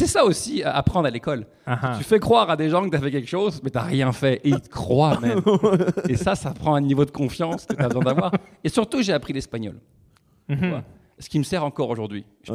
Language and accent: French; France; accent: French; now in Canada; je suis devenu une propre parodie de mon accent français.